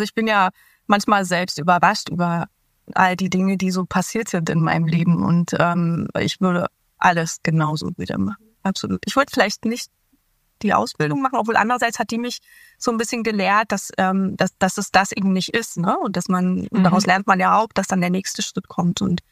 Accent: East Germany, Germany; ich komme ja aus der DDR, ich bin quasi ein DDR-Arbeiterkind und wir hatten nicht ganz so viel zu Hause.

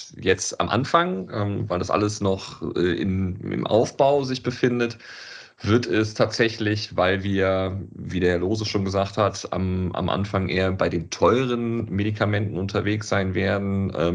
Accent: Cologne, North Rhine-Westphalia, Germany; wir sind Kölner und wir wollten tatsächlich einen Bezug zu unserer Heimatstadt herstellen.

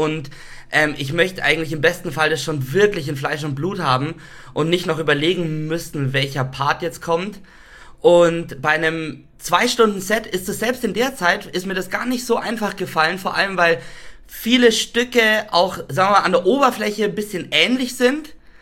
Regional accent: Dachau, Bavaria, Germany; in Dachau, in meiner Heimatstadt, in so einem großen Festzelt.

